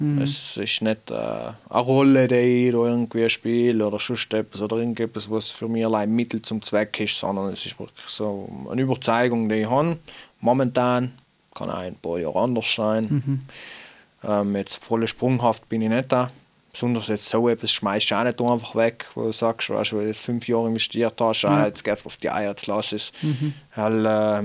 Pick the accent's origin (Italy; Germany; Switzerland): Italy; Trentino-Alto Adige; wenn ich gesagt habe, ich bin aus Südtirol, ja, kein Mensch gekannt als Südtirol.